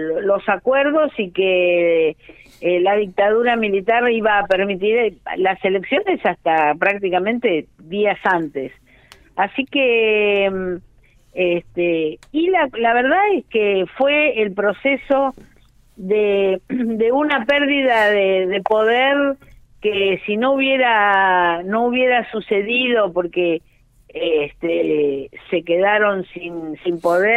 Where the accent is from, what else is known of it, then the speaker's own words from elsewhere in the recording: Maquinchao, Río Negro, Argentina; yo era una médica joven de un pueblo de la línea sur, yo venía, llegué desde Maquinchao, uh-huh. O sea, no es que era de las grandes ciudades rionegrinas